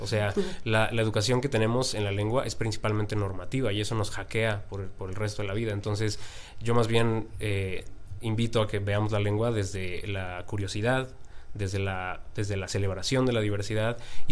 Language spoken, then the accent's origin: Spanish; Mexico; Y uno y como mexicano va y en automático de pronto ya tiene 12 años